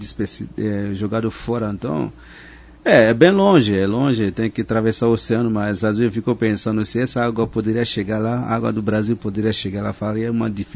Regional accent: Burkina Faso; olha para o Burkina Faso, para a minha terra

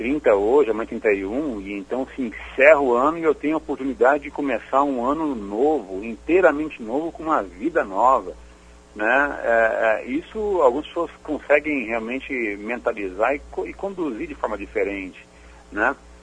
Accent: Brazil; E isso é uma coisa que nós temos que aprender realmente ainda como brasileiros

